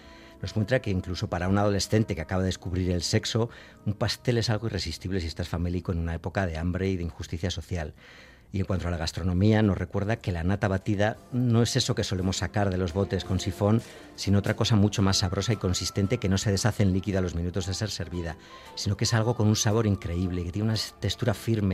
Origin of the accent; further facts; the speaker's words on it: Pamplona, Navarre, Spain; como soy de Iruña